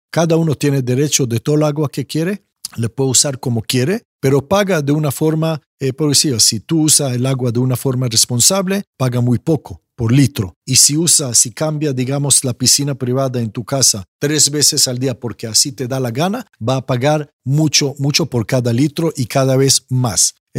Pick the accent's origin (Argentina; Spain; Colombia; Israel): Israel; Yo cuando crecí en Israel, en los años 70, 80, la agua fue obsesión